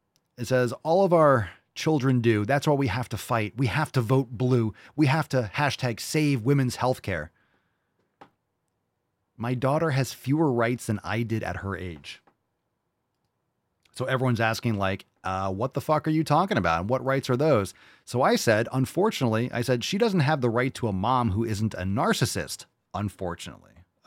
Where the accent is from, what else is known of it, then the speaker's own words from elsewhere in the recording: Connecticut, United States; I grew up in New England, Connecticut. So that's what we called it there.